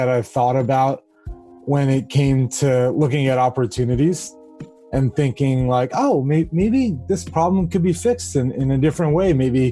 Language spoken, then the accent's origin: English; Rhode Island, United States; I grew up in Rhode Island.